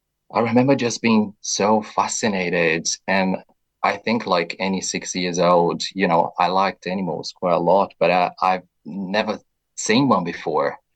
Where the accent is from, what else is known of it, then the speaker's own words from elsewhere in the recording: Brazil; moved away; also born or lived in London; Yeah, so I was born and bred in Brazil. And some people, they do say that I don't sound fully Brazilian, but I think that's because I've moved to London.